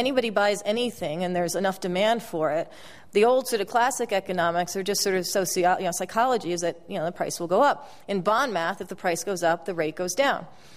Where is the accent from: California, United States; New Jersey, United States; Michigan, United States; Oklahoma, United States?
California, United States; I'm from California. I live partly in LA and in a town called Ojai, which was affected by the Thomas Fire in December.